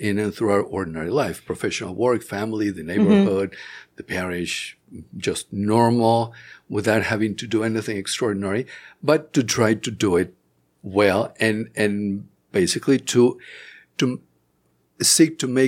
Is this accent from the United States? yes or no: no; Monterrey, Nuevo León, Mexico; moved away as an adult; Born and raised in Mexico, Monterrey, Mexico. I studied engineering in Mexico. Then I came here for graduate school, went back to Mexico. I worked there for a few years.